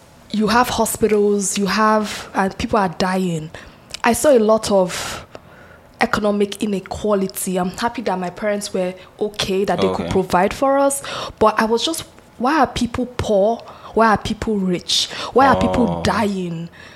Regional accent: Abuja, Federal Capital Territory, Nigeria; also born or lived in Lagos; I can remember growing up in Nigeria. I was born in Lagos.

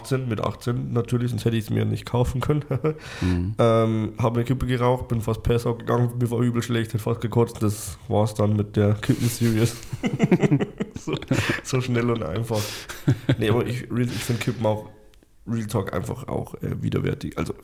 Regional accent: Bavaria, Germany; wir kommen aus Bayern

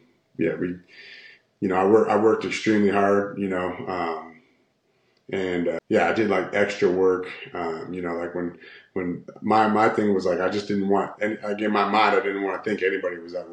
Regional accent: Canada; You know, I'm from Canada. I didn't think it was going to be a possibility at all.

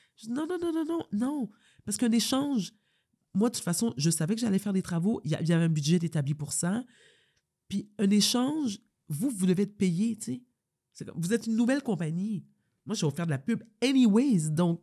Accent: Montreal, Quebec, Canada; Mais pas longtemps, parce que je viens d'Outremont.

